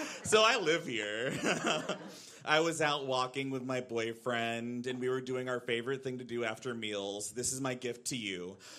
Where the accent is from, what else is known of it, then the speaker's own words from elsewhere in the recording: Texas, United States; now in Brooklyn, United States; I had a traditional upbringing, though. I grew up in Central Texas.